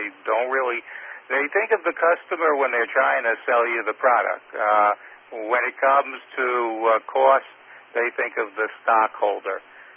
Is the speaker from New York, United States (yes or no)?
yes; Brooklyn, New York, United States; I was born and bred in Brooklyn, and if there's one thing I learned here, it's sort of that.